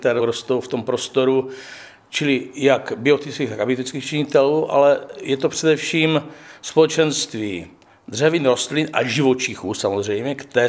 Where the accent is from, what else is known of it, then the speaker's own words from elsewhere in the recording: Krhová, Zlín Region, Czechia; Vyrůstal jsem poblíž Valského Meziříčí ve vsi Krhová, kdy jsme měli les přímo za Humry.